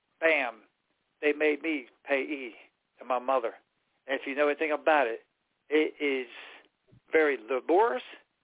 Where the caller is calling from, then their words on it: South Carolina, United States; calling from South Carolina.